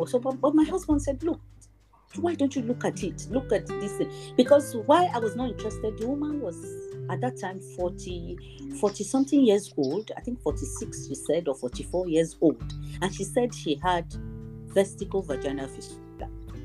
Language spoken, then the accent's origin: English; Katsina, Katsina State, Nigeria; I grew up in Katsina. I got married from Katsina. I lived in Katsina with my grandmother.